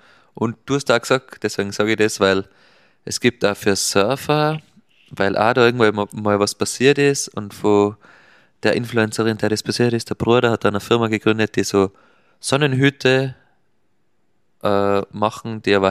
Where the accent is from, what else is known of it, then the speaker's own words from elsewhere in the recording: Austria; Also die sind da wahrscheinlich besser aufgestellt wie bei uns in Österreich.